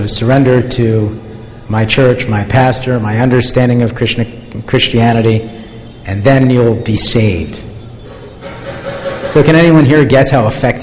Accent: Southeast, United States; I come from the United States. I come actually from the south, the southeast of the United States, where it's very, very common that you go out into the street and you meet what we affectionately call Bible thumpers.

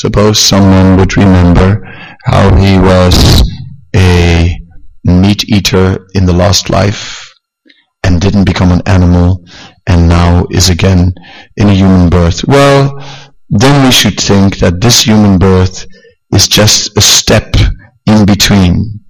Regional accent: Netherlands; Yeah, I'm also from the Netherlands.

